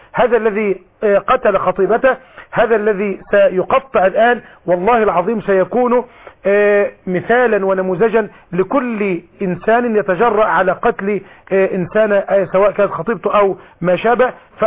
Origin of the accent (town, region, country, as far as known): Egypt